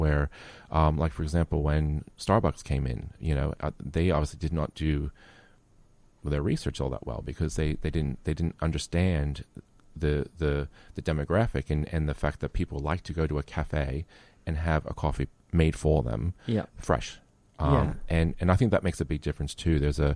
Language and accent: English; United States; And I'm American.